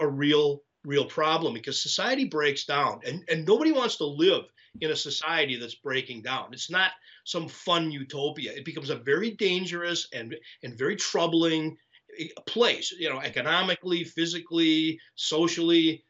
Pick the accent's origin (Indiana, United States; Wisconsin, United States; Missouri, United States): Wisconsin, United States; Milwaukee; I live just north of the city of Milwaukee, which is my hometown. I love Milwaukee.